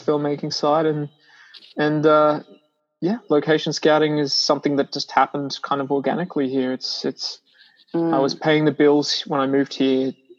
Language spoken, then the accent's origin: English; Brisbane, Queensland, Australia; also born or lived in Melbourne; now in Vancouver, Canada; I am Australian. I am Aussie Kiwi, so, and proudly so. So I started my journey in film when I was living in Brisbane, where I grew up for most of my years, and then moved to Melbourne, where I lived for about 2.5 years